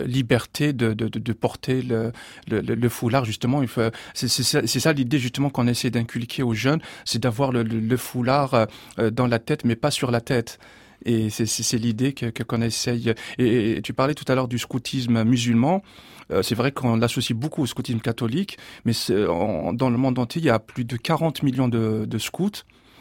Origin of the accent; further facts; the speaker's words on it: Algeria; now in France; je suis né en Algérie, j'ai vécu une partie de ma vie en Algérie